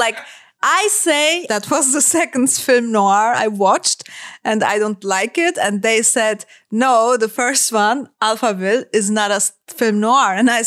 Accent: Hamburg, Germany; from Hamburg.

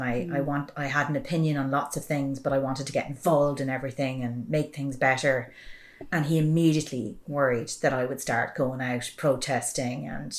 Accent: Longford, Leinster, Ireland; and that I was from Longford, two minority things in society.

